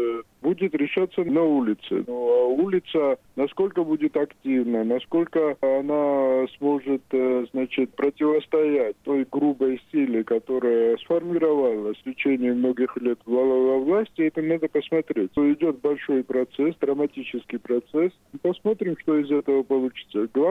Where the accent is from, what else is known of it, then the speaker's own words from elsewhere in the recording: Georgia; из-за того, что я грузин, буду обучать грузинскому языку